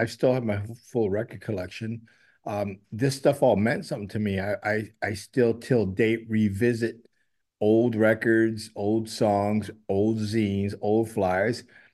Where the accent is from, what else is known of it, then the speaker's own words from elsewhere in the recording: New York City, New York, United States; Don't forget, I'm from New York City, where the scene was kind of meshed with the art scene